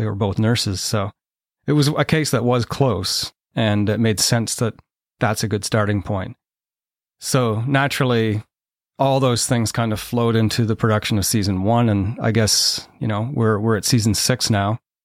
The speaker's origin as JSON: {"language": "English", "town": "Arnprior", "region": "Ontario", "country": "Canada", "tie": "born or raised there", "said": "going back to my hometown, going back to Armpryor, because it was one case that had always haunted everybody."}